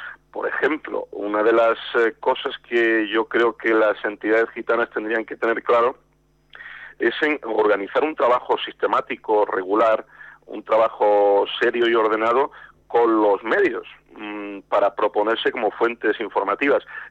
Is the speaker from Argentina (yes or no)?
no; Barcelona, Catalonia, Spain; la experiencia que tengo en mi tierra, en Barcelona